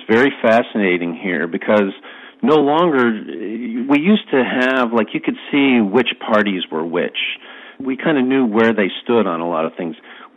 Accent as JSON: {"language": "English", "country": "United States", "tie": "born or raised there", "said": "I grew up in America"}